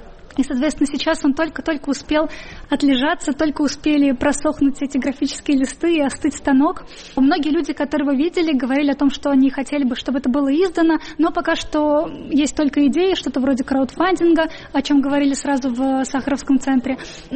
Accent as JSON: {"language": "Russian", "town": "Nizhny Novgorod", "region": "Nizhny Novgorod Oblast", "country": "Russia", "said": "Дело в том, что я из Нижнего Новгорода, который раньше был Горьким, и мой отец, он радиофизик."}